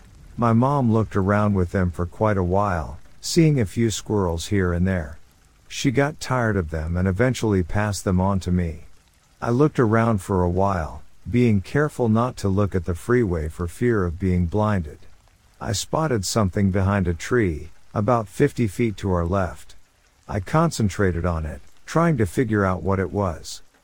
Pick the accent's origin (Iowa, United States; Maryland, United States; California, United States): California, United States; I grew up in Northern California and my family would often go camping in the Tahoe area